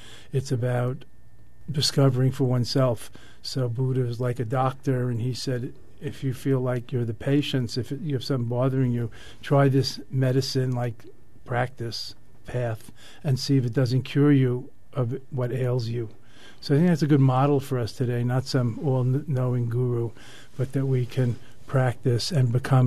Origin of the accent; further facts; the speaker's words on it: New York, United States; moved away as an adult; I grew up in New York, went to college in New York. Then when I was 20, I went to India seeking these things instead of studying them further in graduate school.